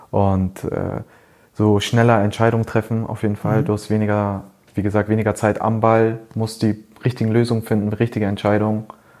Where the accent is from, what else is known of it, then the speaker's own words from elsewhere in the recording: Hamburg, Germany; Ich komme aus Hamburg, beide Vereine sind hier.